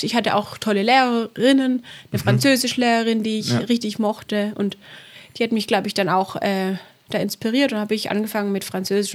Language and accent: German; Reutlingen, Baden-Württemberg, Germany; also born or lived in Tübingen; Ich bin geboren in Tübingen und bin dann in Reutlingen, genau in Reutlingen-Betzingen, habe ich die ersten Jahre verbracht bis zum Abi.